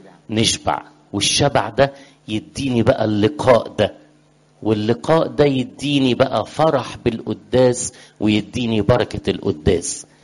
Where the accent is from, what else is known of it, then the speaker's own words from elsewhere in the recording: Upper Egypt, Egypt; أنا فاكر زمان، أنا صعيدي يعني، ففي الصعيد كان أبونا يقول لنا